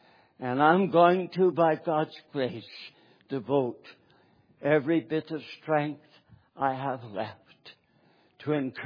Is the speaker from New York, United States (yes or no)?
yes; Schenectady, New York, United States; I grew up in Schenectady, New York, and one of my jobs as a boy was to take out the garbage.